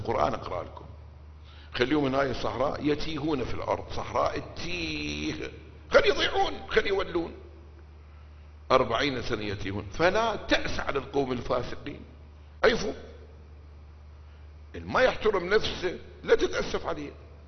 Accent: Iraq; احنا عندنا بالعراق الشمه

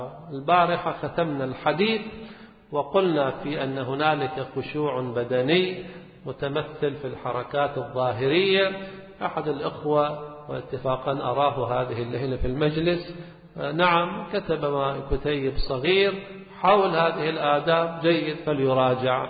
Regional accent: Lebanon; عندنا في لبنان

